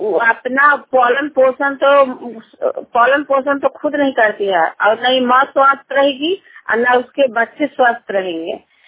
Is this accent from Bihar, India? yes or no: yes; Gokulpur, Bihar, India; ग्राम गोकुलपुर, प्रखंड चंडी, जिला नालंदा की निवासी हूँ।